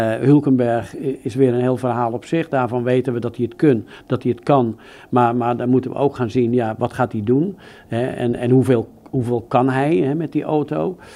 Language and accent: Dutch; Netherlands; Uiteraard natuurlijk, als Nederlander zeg je natuurlijk van je hoopt op nog een wereldkampioenschap voor Max